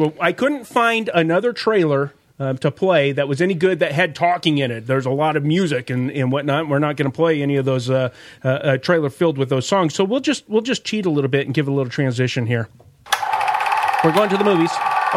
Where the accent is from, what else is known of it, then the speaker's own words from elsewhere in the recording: California, United States; I grew up in Southern California, and KTLA Channel 5 always showed Godzilla movies.